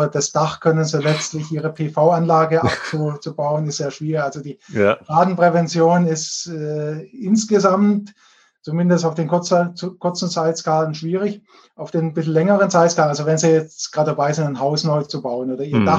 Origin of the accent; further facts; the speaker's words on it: Baden-Württemberg, Germany; Also bei uns in Süddeutschland, speziell in Baden-Württemberg